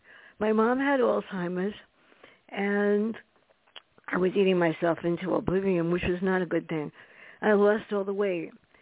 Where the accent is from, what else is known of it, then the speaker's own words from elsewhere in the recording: South Bronx, New York, United States; I wrote it about growing up in the South Bronx